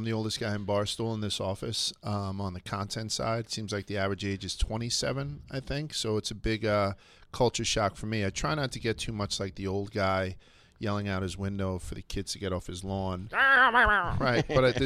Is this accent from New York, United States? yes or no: yes; Brooklyn, New York, United States; he grew up in the Bronx, I grew up in Brooklyn.